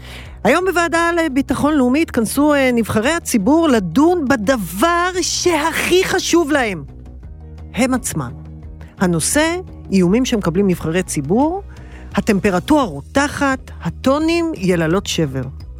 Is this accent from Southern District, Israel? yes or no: yes; Beersheba, Southern District, Israel; born there; נולדתי בבאר שבע, נשמה.